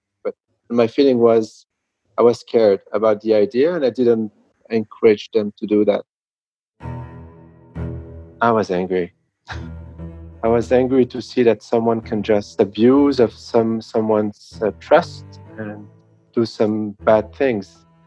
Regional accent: France; English is a second language; I come from France.

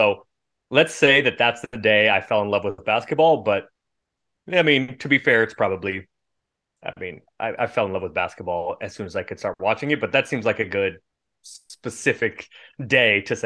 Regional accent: San Francisco, California, United States; I grew up in San Francisco, and baseball was my first love.

